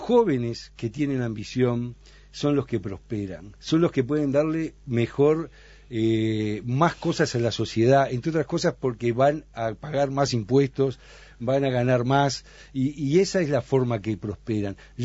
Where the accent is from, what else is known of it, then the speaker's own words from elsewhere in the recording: Uruguay; eso no fue el Uruguay tradicional de las décadas donde nos criamos en el Uruguay, de todas las clases sociales